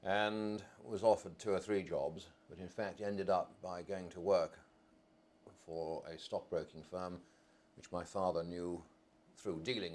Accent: Southport, North West England, United Kingdom; born there; I was born in Southport on the 7th of December 1940.

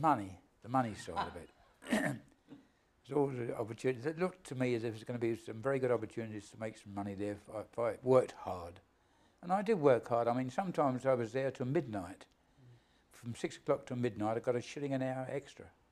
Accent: West Ham, London, United Kingdom; born there; I was born in West Ham in 1913.

